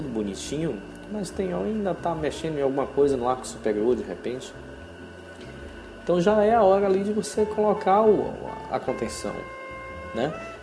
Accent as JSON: {"language": "Portuguese", "region": "Bahia", "country": "Brazil", "said": "falei agora bem baiano, né? Vocês sabem que eu sou baiano e agora ficou bem claro isso aí."}